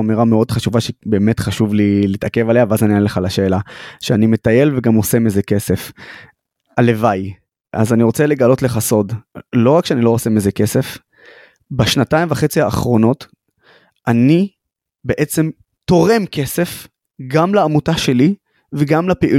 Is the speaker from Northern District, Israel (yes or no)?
yes; Nazareth, Northern District, Israel; אני גדלתי בנצרת כל חיי, ואני יודע את הבעיות של המגזר שלי